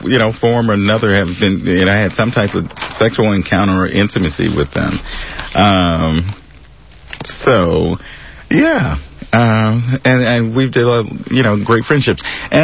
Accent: Nigeria; I'm from Nigeria, and I'm from an Ibo tribe.

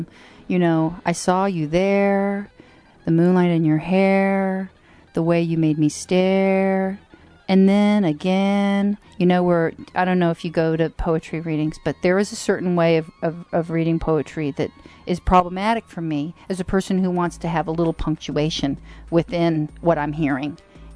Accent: Texas, United States; You know, I'm a Texan. My people have been in Texas for a really long time. I, you know, grew up going to church.

